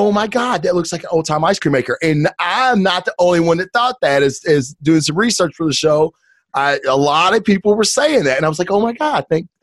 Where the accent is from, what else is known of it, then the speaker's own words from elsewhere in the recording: the South, United States; I'm from the South. So growing up, every household had one of these.